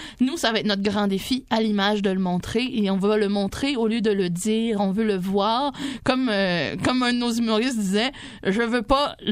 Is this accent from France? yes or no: no; Quebec, Canada; born there; Moi, je suis née en Montérégie.